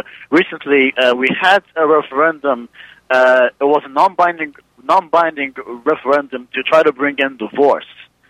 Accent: Malta; now in Ireland; Well, I'm calling from Ireland, but I'm originally from Malta. I don't know where if you know, it's in the Mediterranean Sea. It's a very small country with a population of 400,000, roughly.

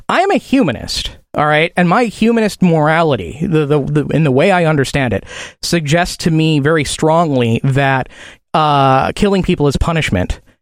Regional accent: Illinois, United States; I'm from Illinois, and while I was growing up, these things called DNA evidence and DNA tests started happening

